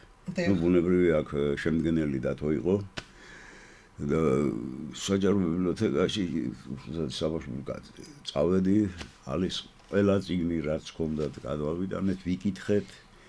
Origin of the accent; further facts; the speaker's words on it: Batumi, Adjara, Georgia; აი მე ძველი ბათუმელი ვარ, მე მახსოვს ის ეპოქა ძალიან კარგად